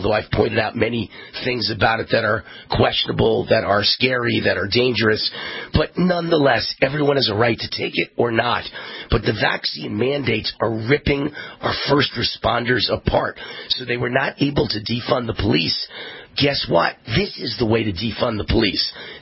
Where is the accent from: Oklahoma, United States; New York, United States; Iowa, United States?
New York, United States; Mount Vernon; now in Las Vegas, United States; a great all-around guy from my hometown, Mount Vernon, New York.